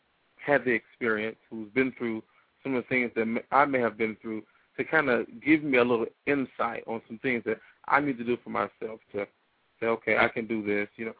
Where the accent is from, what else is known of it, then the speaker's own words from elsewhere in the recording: Detroit, Michigan, United States; I used to think that my life was just horrible being in the ghetto, growing up in Black Bottom, east side of Detroit.